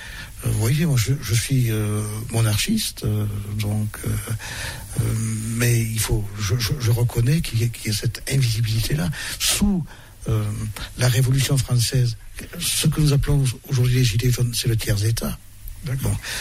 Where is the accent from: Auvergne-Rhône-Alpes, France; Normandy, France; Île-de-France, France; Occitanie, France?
Occitanie, France; Lescure; born there; J'ai raconté dans quelles circonstances je suis né dans le Couserans, à Lescure